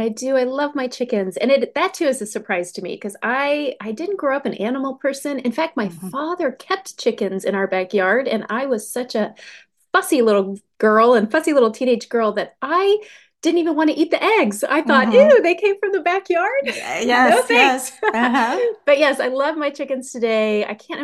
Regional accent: the South, United States; I grew up in the South where we had magnolia trees

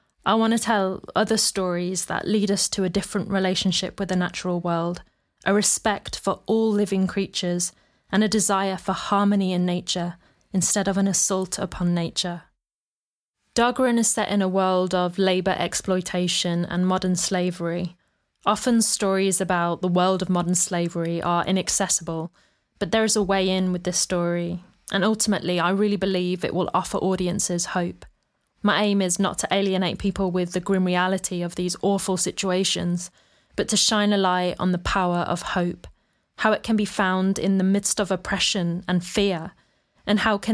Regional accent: Birmingham, West Midlands, United Kingdom; rooted in my hometown of Birmingham, England, and parts of the more rural West Midlands region. Having spent most of my life here in Birmingham

